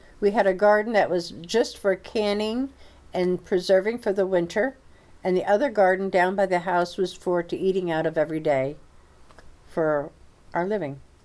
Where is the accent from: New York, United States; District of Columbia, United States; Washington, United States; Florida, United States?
New York, United States; born there; And I was born in the Elmville Hospital. My parents at that time were living at Louse Corners here in Grahamsville.